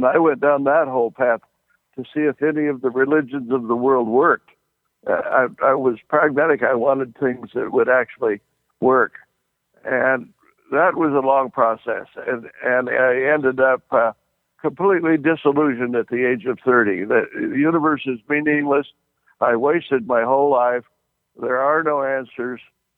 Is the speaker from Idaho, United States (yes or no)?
yes; Idaho, United States; As a very young boy growing up in Idaho, I had a curiosity about everything.